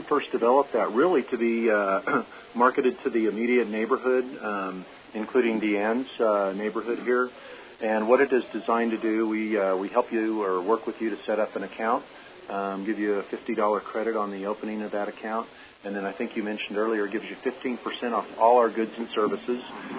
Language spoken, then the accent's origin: English; Farmington, New Mexico, United States; now in Santa Fe, United States; Actually, I grew up in Farmington, went to school in Las Cruces